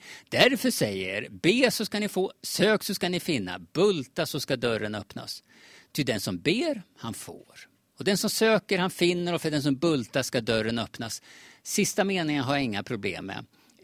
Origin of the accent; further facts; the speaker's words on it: Sweden; born there; uppfostrad i ett individualistiskt kultur som jag är genom att jag är född i Sverige...